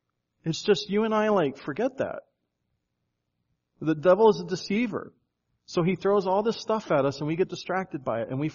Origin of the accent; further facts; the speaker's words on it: United States; As an American Christian, I don't know a time where I've ever been punched in the face for my faith.